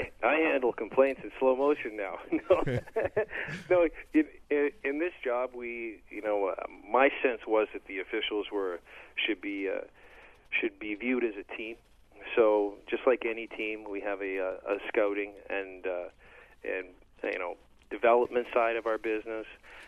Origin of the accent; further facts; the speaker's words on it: Ontario, Canada; I grew up in Northern Ontario and, you know, played hockey as a kid on the outdoor rinks